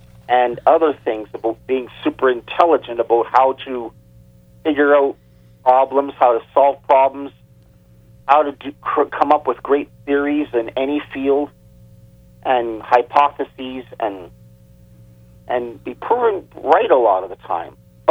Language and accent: English; Canada; Born and raised in Canada, we have a very bureaucratic-oriented culture here.